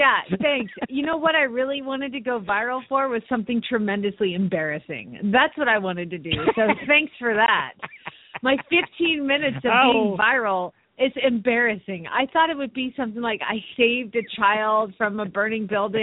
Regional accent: Phoenix, Arizona, United States; It's also Friday the 13th, and … from Phoenix, Arizona

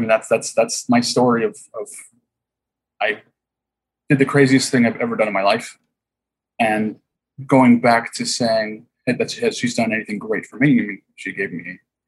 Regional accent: Huntington Beach, California, United States; No. I grew up in Huntington Beach. There's no drive-bys really.

